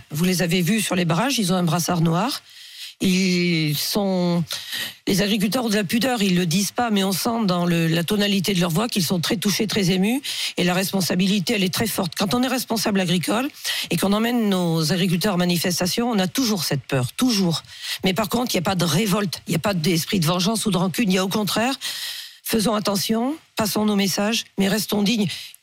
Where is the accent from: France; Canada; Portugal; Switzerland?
France; Pays de la Loire; Moi, je suis du Maine-et-Loire.